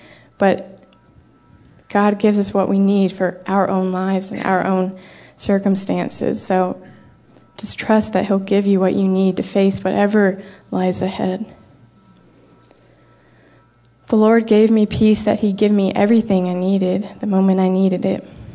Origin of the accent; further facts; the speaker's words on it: Virginia, United States; now in North Carolina, United States; I'm from Virginia. I live in North Carolina now.